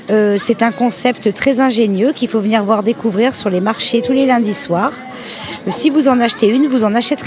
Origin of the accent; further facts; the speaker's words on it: Auvergne-Rhône-Alpes, France; born there; now in Vers-Pont-du-Gard, France; Je suis née en Auvergne et sinon je vis depuis quelques années à Vers-Pont-du-Gard.